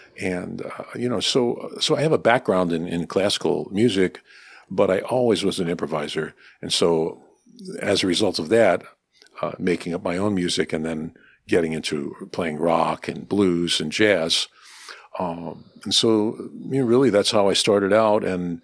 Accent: New York, United States; I grew up in New York, and my parents loved music, and so I was surrounded by a lot of classical music and Broadway stuff.

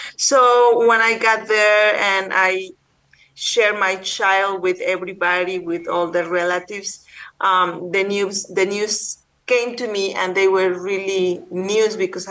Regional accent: Mexico; moved away as an adult; Well, I was born in Mexico, and I lived in Mexico until I was 25 years old.

